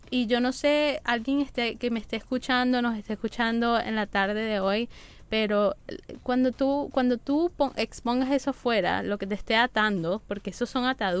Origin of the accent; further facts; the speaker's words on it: Colombia; los latinos, nosotros, yo soy de Colombia